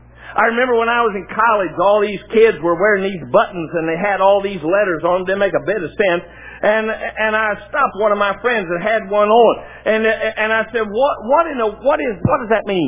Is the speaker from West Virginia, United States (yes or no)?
yes; West Virginia, United States; I mean, I'm a hillbilly from West Virginia. I didn't know what an acronym was.